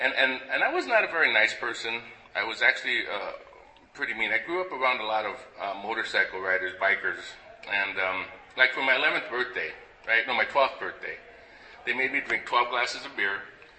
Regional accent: Tucson, Arizona, United States; I was born here in Tucson. Probably not far from where Benita was born. I grew up in your traditional drunken, junkie, alcoholic home.

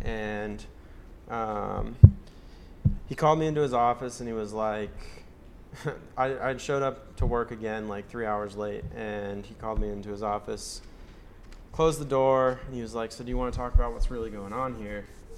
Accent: California, United States; moved away as an adult; also born or lived in upstate New York; And so I moved from Southern California to upstate New York. I went to this Ivy League university and was getting straight A's.

